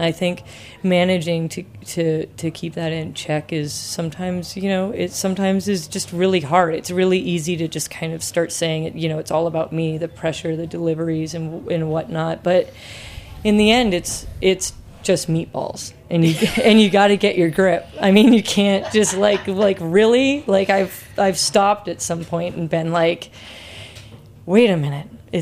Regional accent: New England, United States; I grew up in New England with, you know, hot dogs and lobster steamed, that's it, with butter, you know, and those were the best meals of my life.

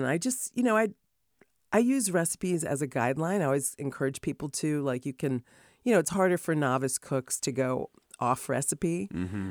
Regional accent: East Coast, United States; I was really suspicious. I was like, what? I'm from the East Coast.

